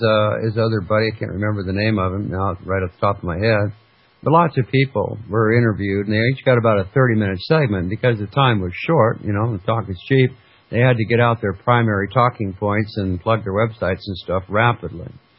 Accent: Fairbanks, Alaska, United States; Basically, he's a very active fellow in Fairbanks, Alaska, which is my, I guess you could say, my hometown. I grew up in Fairbanks, Alaska.

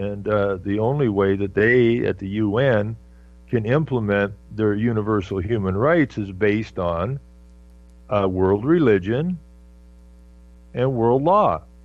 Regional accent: Canada; I'm from Canada, I'm a Canadian, and you're a Turk

